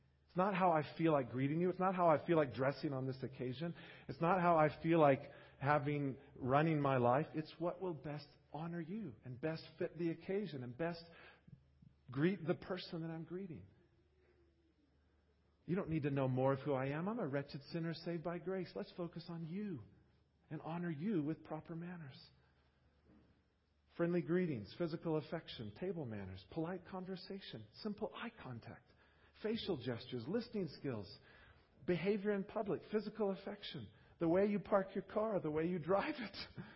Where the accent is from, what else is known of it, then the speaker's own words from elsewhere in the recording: United States; I feel a little strange because I'm an American and we're one of the rudest, most unmannerly nations.